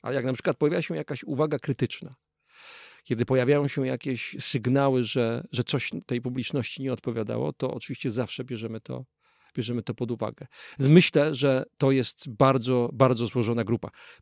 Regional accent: Kraków, Lesser Poland, Poland; Nawet nie dlatego, że jestem stąd i mi to spowszedniało.

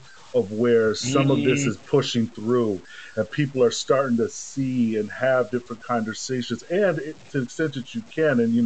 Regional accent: St. Paul, Minnesota, United States; I'm from St. Paul, Minnesota, so Twin Cities. Mm-hmm. That's where I'm from originally. So also Midwest. I got family in Milwaukee, Tracy. My dad's from Milwaukee. But grew up in St. Paul

